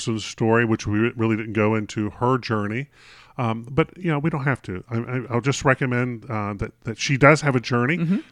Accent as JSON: {"language": "English", "region": "the South", "country": "United States", "tie": "born or raised there", "said": "I grew up in the South. I understand what religion means to that area"}